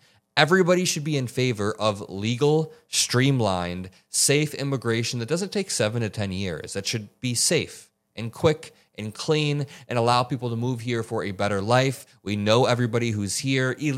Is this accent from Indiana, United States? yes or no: yes; Indiana, United States; I grew up in Northwest Indiana, and my dad, his dad, their side of the family, they're Muslim, right?